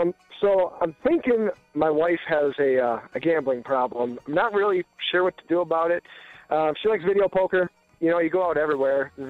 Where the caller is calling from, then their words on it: Kansas, United States; I'm calling you from Kansas.